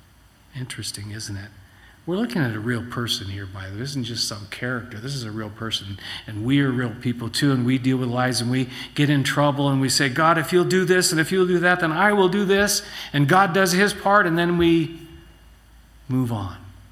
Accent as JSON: {"language": "English", "town": "San Diego", "region": "California", "country": "United States", "tie": "born or raised there", "said": "You know, I mentioned I grew up in San Diego. I grew up in Claremont"}